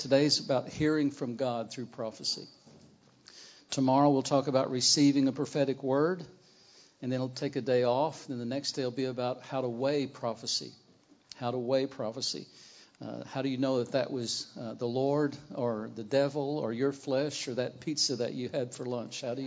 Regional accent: Arkansas, United States; That really is the truth. I don't know what my mom was thinking, but I'm from Arkansas, which is in the southern part of the United States.

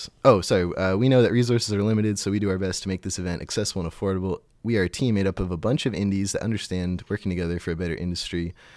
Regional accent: Canada; It won't affect me as a Canadian citizen, but actually, it might

